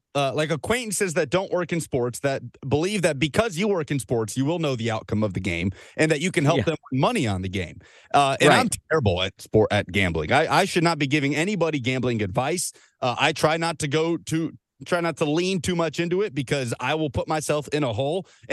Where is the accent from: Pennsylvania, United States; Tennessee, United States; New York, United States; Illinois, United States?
Tennessee, United States; Nashville; But yeah, born and raised in Nashville, that was the only option for me.